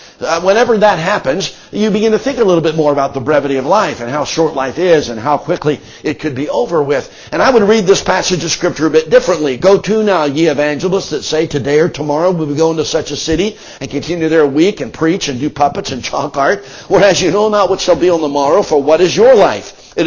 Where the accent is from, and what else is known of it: Philadelphia, Pennsylvania, United States; born or raised there